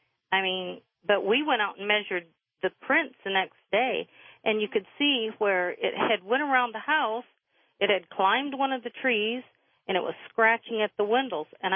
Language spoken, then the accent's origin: English; Sherman, Michigan, United States; I lived in Michigan, I grew up in Michigan, and in Sherman, Michigan